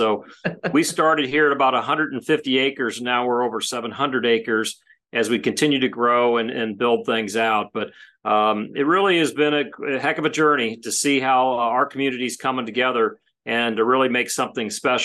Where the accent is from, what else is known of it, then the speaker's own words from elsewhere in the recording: St. Louis, Missouri, United States; Yes, I'm born and raised in St. Louis.